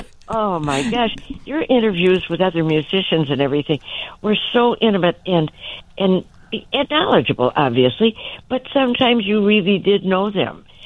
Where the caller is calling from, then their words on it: Wheeling, Illinois, United States; also born or lived in Northbrook; I'm calling from Wheeling.